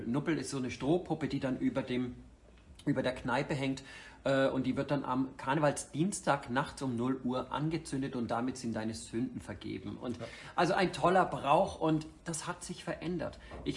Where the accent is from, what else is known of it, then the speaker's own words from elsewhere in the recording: Bavaria, Germany; moved away as an adult; now in Cologne, Germany; Ich komme aus Franken. Und als ich 2002 mit dem Koffer in der Hand, mit dem Ziel Schauspieler zu werden, in Köln ankam